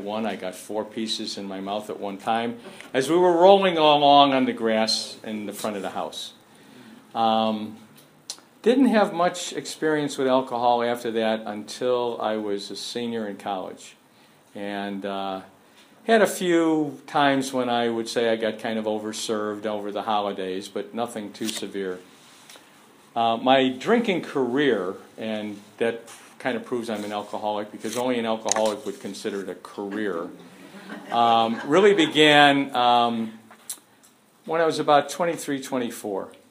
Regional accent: Chicago, Illinois, United States; And I'm an Irish Catholic from the south side of Chicago. So let me start off by wishing everybody a belated happy St. Patrick's Day

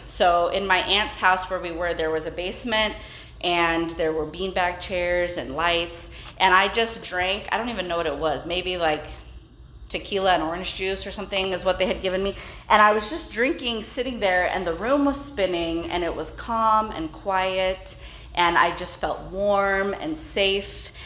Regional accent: California, United States; And I was from California.

